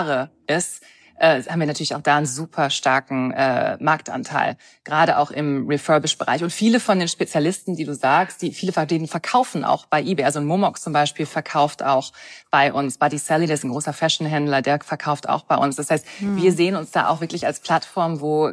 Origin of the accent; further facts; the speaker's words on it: England, United Kingdom; Ich komme aber auch aus England.